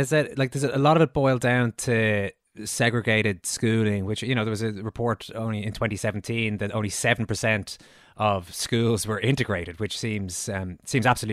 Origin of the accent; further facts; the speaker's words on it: Dublin, Leinster, Ireland; I'm thinking about it maybe in a certain way from my mindset growing up in Dublin